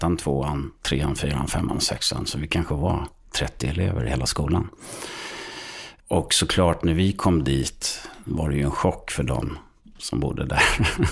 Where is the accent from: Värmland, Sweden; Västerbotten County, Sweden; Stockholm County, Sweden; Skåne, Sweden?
Skåne, Sweden; Så jag är uppväxt på landet i Skåne, norra Skåne.